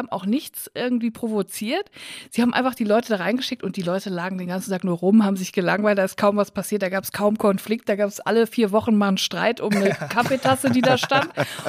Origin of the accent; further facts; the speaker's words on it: Unglinghausen, North Rhine-Westphalia, Germany; Ich komme aus Unglinghausen bei Netfen, bei Siegen.